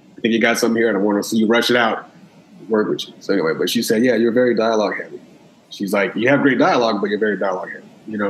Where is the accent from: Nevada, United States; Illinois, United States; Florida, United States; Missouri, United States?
Nevada, United States; Las Vegas; Yeah, I'm definitely from Vegas, and I'm used to the heat, man.